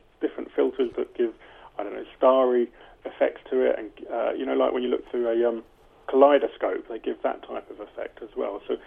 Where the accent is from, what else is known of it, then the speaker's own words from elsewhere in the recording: Brighton, South East England, United Kingdom; the Olympic torch came through my hometown of Brighton.